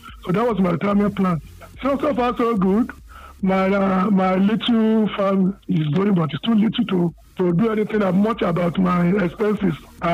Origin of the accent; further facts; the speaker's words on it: Ebute Metta, Lagos, Nigeria; I'm a Lagosian, born and bred in Ebutemata.